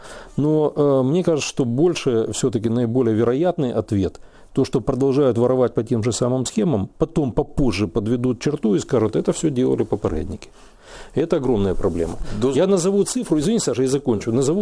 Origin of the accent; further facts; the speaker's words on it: Crimea, Ukraine; now in Kyiv, Ukraine; Я завтра намереваюсь пойти в миграционную службу здесь, в Киеве, как крымчанин